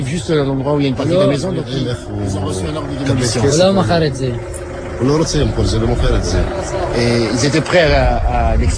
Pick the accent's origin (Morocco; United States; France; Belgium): United States; French is a second language; moved away as an adult; now in Israel; je viens des États-Unis. Je suis venu, j'avais déjà 40 ans.